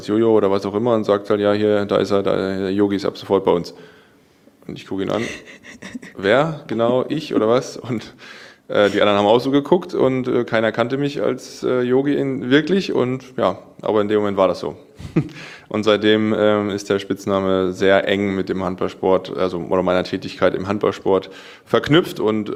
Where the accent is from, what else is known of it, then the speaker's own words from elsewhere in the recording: Northern Germany, Germany; born there; now in Stuttgart, Germany; bin 38 Jahre bald alt, noch 37. Ja, bin gebürtig aus dem Norden Deutschlands, lange im HSV gespielt, bin jetzt schon in meiner jetzt fünften Saison beim TVB Stuttgart.